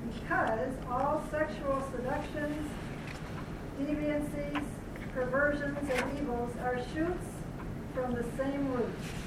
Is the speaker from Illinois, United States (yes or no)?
yes; Plano, Illinois, United States; I'm from Plano.